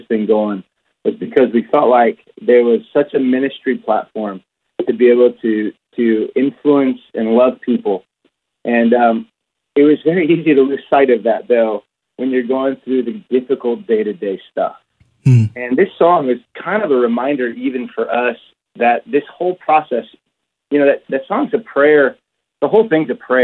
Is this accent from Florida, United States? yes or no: no; Michigan, United States; We're 50 yards from Michigan, too. I just want you to know that because I'm from Michigan.